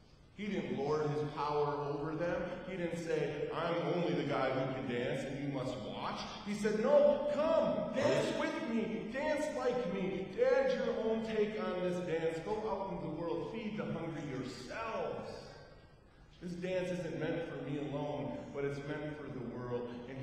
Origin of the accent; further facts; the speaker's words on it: Wisconsin, United States; I gotta say, I'm from Wisconsin, man, where beer falls into two categories: Pabst Blue Ribbon and Old Milwaukee.